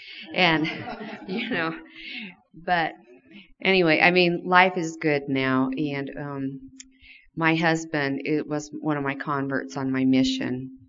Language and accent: English; Minnesota, United States; Steve is my husband, and this is our second year here, and we're from Minnesota.